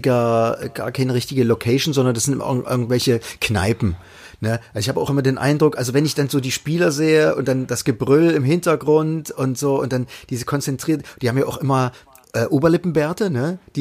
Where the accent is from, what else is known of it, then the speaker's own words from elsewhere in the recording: Leipzig, Saxony, Germany; Eine Rotzbremse hat man bei uns in Leipzig gesagt.